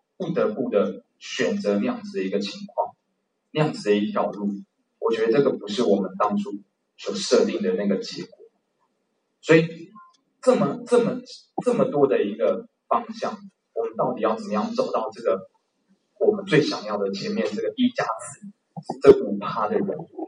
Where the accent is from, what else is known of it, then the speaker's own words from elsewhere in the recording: Taiwan; 我们台湾人最厉害的一件事情就是买人家的成功模式。